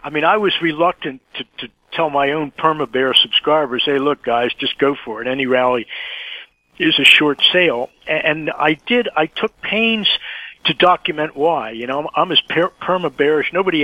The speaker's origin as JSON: {"language": "English", "town": "Margate", "region": "New Jersey", "country": "United States", "tie": "born or raised there", "said": "You know, I grew up in Margate, New Jersey. It's one of the barrier islands off South Jersey."}